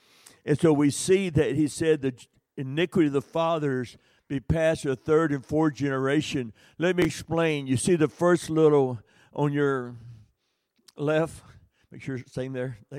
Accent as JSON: {"language": "English", "region": "the South", "country": "United States", "said": "And I mean, that's one of my biggest weaknesses is fried chicken. I'm from the South."}